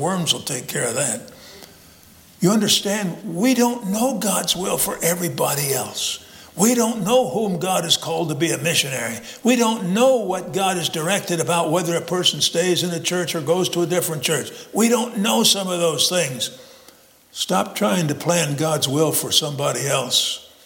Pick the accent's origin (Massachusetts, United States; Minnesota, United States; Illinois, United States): Illinois, United States; Well, you know, when I grew up in Illinois and I moved to North Carolina, as far as I'm concerned, I went down to North Carolina.